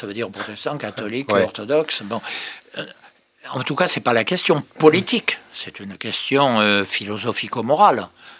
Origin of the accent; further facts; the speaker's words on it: Marseille, Provence-Alpes-Côte d'Azur, France; Comme chacun le sait, je suis marseillais.